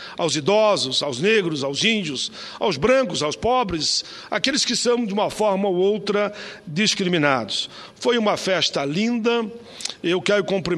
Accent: Caxias do Sul, Rio Grande do Sul, Brazil; minha cidade natal, Caxias do Sul

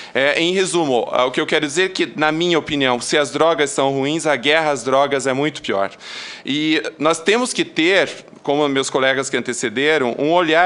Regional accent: Santa Catarina, Brazil; como catarinense, me proponho a visitar vocês em Florianópolis

